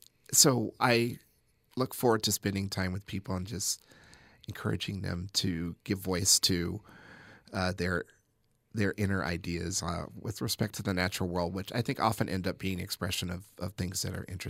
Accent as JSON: {"language": "English", "country": "United States", "said": "I am intensely patriotic. I love being American. I cannot imagine living somewhere else."}